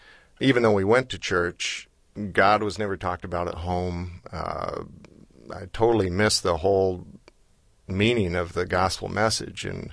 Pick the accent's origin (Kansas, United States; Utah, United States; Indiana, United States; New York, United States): Indiana, United States; Bloomington; Yeah, I was raised in Bloomington, Indiana, and second to the youngest of seven kids in our family